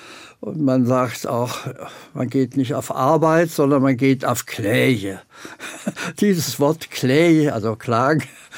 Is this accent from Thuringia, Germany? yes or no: no; Bitterfeld, Saxony-Anhalt, Germany; ich komme gerade aus Bitterfeld, da war so eine 17. Juni, ja, fast eine Woche Veranstaltung. Mit 15 habe ich den 17. Juni dort erlebt, war beteiligt, was man machen kann als Schüler.